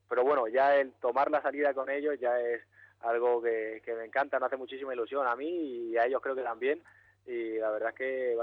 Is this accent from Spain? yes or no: yes; Almería, Andalusia, Spain; que está justo al lado de Almería, y yo soy de Almería